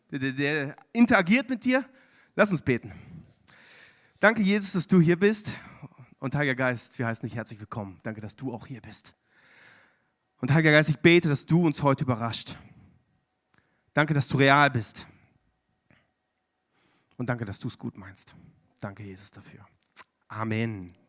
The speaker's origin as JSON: {"language": "German", "town": "Bielefeld", "region": "North Rhine-Westphalia", "country": "Germany", "said": "Ich komme aus Bielefeld und Bielefeld ist einer der, wie soll ich sagen, der hässlichsten Städte in Deutschland."}